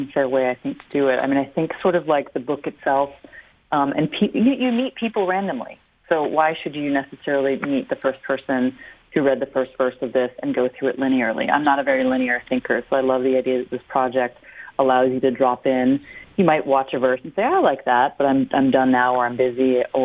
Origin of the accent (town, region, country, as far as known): United States; also born or lived in Ethiopia